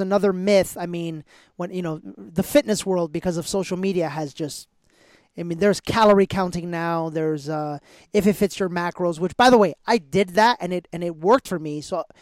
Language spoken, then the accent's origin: English; New York City, New York, United States; So this is a question from my favorite city in the world, my hometown, New York City.